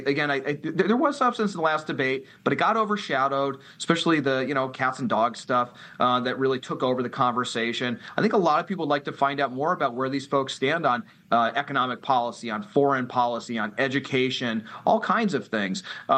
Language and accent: English; Ohio, United States; my home state of Ohio